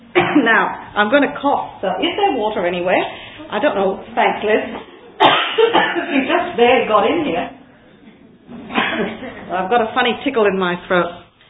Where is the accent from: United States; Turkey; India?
India; in a lot of places in India